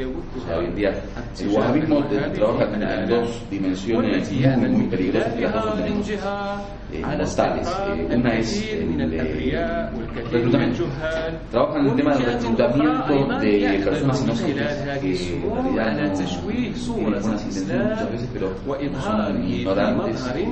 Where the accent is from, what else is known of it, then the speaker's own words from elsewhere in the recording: Morocco; Yo, al igual que ustedes, me considero también de Andalucía, pero soy marroquí. … vengo de Marruecos